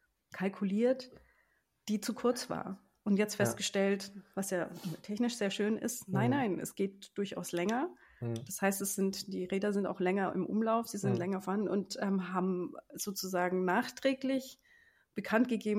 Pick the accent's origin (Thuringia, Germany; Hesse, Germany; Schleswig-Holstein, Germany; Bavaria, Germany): Bavaria, Germany; Kempten; Als ich da aufgewachsen bin, da war nichts. Nichts. Bis gar nichts und in meinem Heimatdorf war noch viel weniger. Und da ist ja jetzt auch Newman zu Hause und es war Lightwheel zu Hause in Wiggensbach im Allgäu.